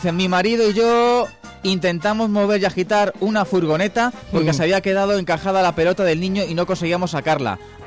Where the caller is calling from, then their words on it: Madrid, Community of Madrid, Spain; de Madrid.